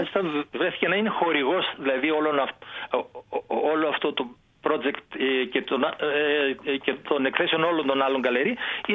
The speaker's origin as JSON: {"language": "Greek", "town": "Karditsa", "region": "Thessaly", "country": "Greece", "tie": "born or raised there", "said": "ναι, εκεί είναι η πατρίδα μου"}